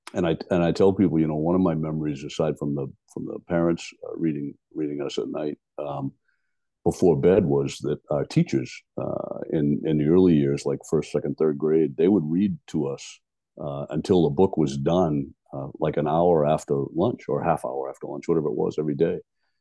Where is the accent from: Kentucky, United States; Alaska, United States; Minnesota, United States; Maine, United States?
Maine, United States; he made it more plausible by sending it right near my hometown. And he set a fictional town right in the middle of all these places I knew in Maine.